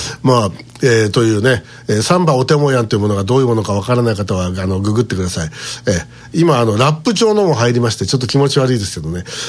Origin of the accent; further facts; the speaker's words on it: Osaka, Japan; こちら地元大阪では